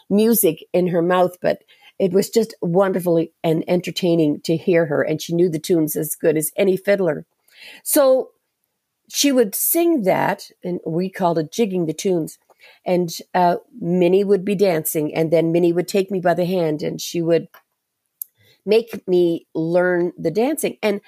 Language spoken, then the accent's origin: English; Mabou, Nova Scotia, Canada; So a lot of the traditions that came from Scotland certainly stayed very pure in where we were raised here in the Mabu area.